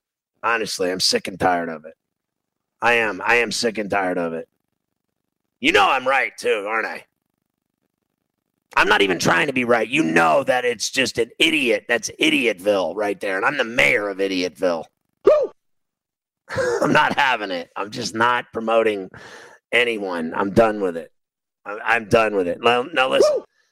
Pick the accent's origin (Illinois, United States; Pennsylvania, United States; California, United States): Pennsylvania, United States; Mount Lebanon; He's from Castle Shannon, and I'm from Mount Lebo.